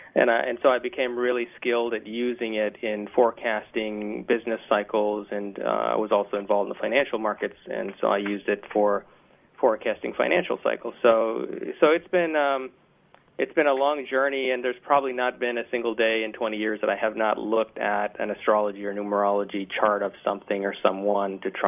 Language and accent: English; India; I'm originally from India